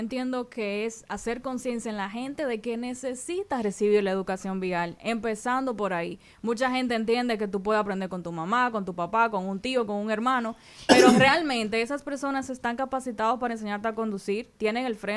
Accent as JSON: {"language": "Spanish", "region": "Santiago", "country": "Dominican Republic", "said": "soy de Santiago."}